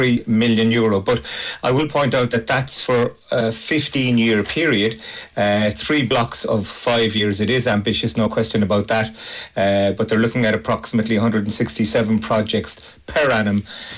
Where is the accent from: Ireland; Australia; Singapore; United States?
Ireland; Cork, Munster; I'm from Cork. Turner's Cross is about 500 yards away from Musgrave Park.